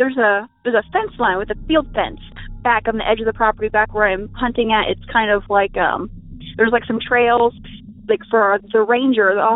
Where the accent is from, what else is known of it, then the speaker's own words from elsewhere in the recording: Springfield, Ohio, United States; I'm from Stringfield, Ohio, and I'm calling because this is like the first...